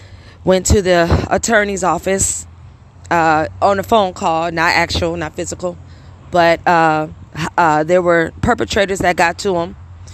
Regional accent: Beloit, Wisconsin, United States; also born or lived in South Bend / Milwaukee; I grew up in Beloit, Wisconsin, coming out of Milwaukee, Wisconsin. I was born in South Bend, Indiana.

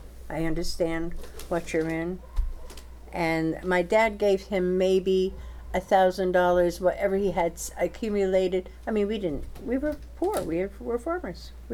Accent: New York, United States; born there; And I was born in the Elmville Hospital. My parents at that time were living at Louse Corners here in Grahamsville.

